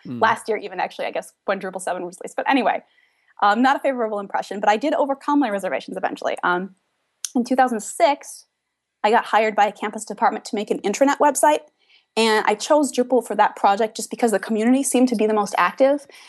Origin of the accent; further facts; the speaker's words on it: Madison, Wisconsin, United States; Well, I'm from Madison, Wisconsin, which is the capital of the state of Wisconsin in the U.S.